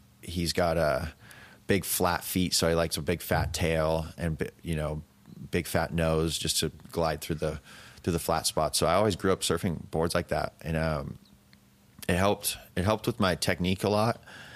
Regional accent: California, United States; But that's just from growing up in California.

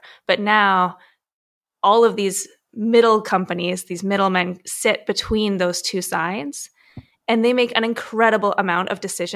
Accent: Canada; I am Canadian

